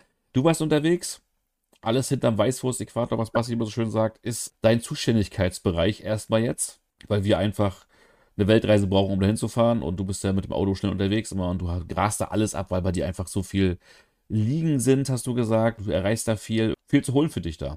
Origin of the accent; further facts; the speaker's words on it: Northeast Germany, Germany; now in Berlin, Germany; Ich bin ja in Berlin, aber ich komme ja eigentlich aus dem Nordosten Deutschlands.